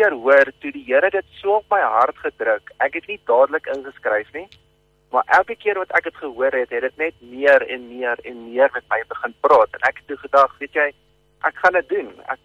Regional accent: Alberton, Gauteng, South Africa; Ek is daar gebore en daar grootgemaak in Alberton.

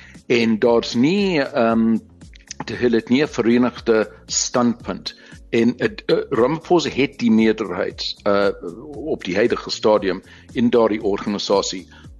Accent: Durban, KwaZulu-Natal, South Africa; ek is dis my tuisland Durban. Ek het Durban groot geword. So, ek is nou terug.

